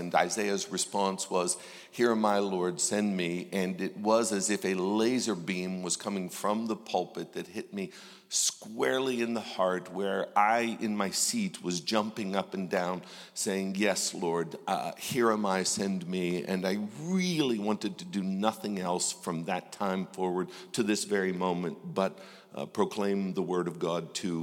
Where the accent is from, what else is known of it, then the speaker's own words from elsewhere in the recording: Dubois, Pennsylvania, United States; I'm originally from Dubois, Pennsylvania, a small town in western Pennsylvania. I was raised in a Christian and Missionary Alliance home to very godly parents in a very godly church.